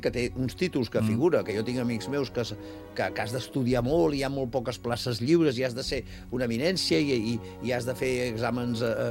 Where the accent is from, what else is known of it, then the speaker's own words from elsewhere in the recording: Barcelona, Catalonia, Spain; also born or lived in Martorell / Molins de Rei; com que sóc de Barcelona